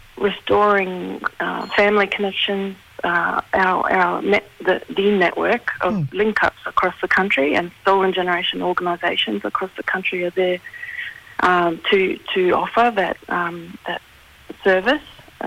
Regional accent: Cairns, Queensland, Australia; born or raised there; also born or lived in Thursday Island; now in Canberra, Australia

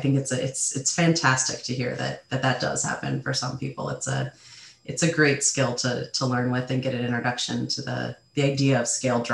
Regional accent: Ohio, United States; So I grew up in Northeast Ohio in kind of a small city there.

